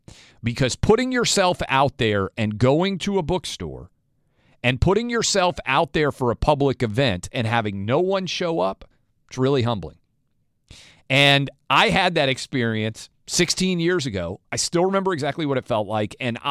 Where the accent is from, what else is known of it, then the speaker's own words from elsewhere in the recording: Nashville, Tennessee, United States; to Nashville, my hometown, and Milwaukee.